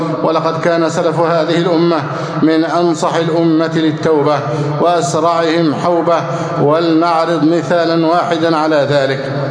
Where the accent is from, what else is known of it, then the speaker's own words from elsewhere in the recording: Egypt; اللهم احفظ بلدنا مصر أمنا أمانا